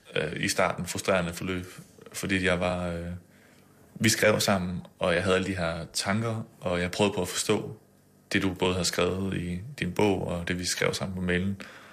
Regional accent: West Jutland, Denmark; Så jeg tog faktisk hjem og bare gik lange ture i Vestjylland, hvor jeg kommer fra

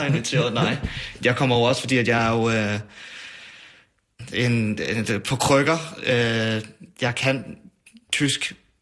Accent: Værløse, Capital Region of Denmark, Denmark; Jeg kommer fra Værløs, ikke? Som jo er en helt almindelig forstad uden for København, 20 km fra København

